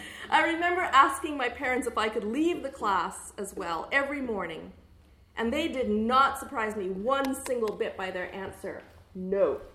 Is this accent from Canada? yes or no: yes; Toronto, Ontario, Canada; also born or lived in Guelph; So I'm not from Machosen. I was born in Guelph, Ontario, and I grew up in Toronto in the early 80s. Scarborough, to be exact. Scarberia, we call it.